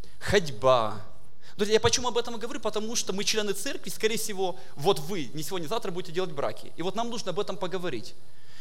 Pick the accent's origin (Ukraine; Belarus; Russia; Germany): Russia; Moscow; и для вас тоже как москвич